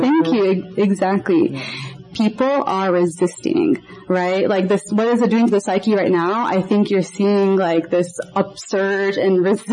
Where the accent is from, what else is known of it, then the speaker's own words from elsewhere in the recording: United States; I want to preface by saying, too, that I am Lebanese American, and as a non-Palestinian, I don't think it's my place to say, like, what the Palestinian state will look like.